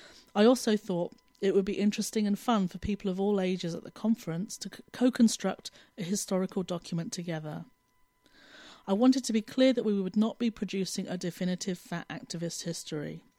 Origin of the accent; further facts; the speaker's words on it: United Kingdom; I live in London in the UK and I'm British, though don't feel much attachment to that nationality. I'm queer, from a working class background, white, middle aged